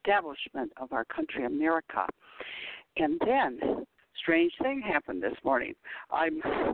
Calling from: South Dakota, United States; I'm calling from South Dakota.

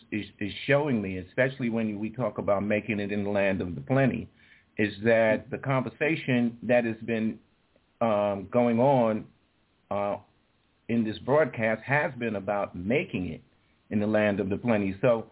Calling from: New York City, New York, United States; I'm calling from New York City.

